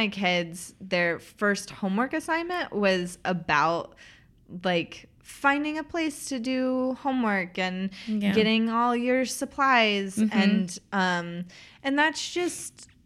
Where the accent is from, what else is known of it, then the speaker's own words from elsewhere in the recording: Tennessee, United States; I'm also from East Tennessee, which is where she's from.